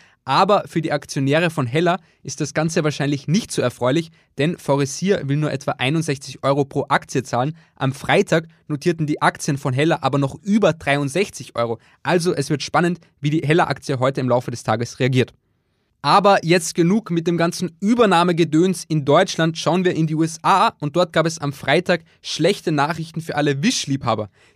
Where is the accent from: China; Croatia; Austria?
Austria; nach Österreich, in meine Heimat